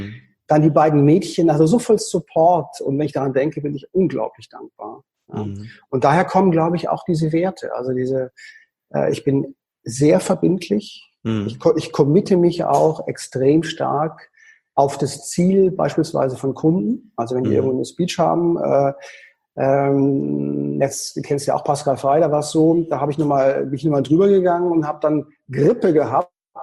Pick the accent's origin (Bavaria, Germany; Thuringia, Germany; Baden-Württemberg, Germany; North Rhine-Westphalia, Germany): Baden-Württemberg, Germany; Konstanz; ich bin im Paradies groß geworden. Ja, also ich komme aus Konstanz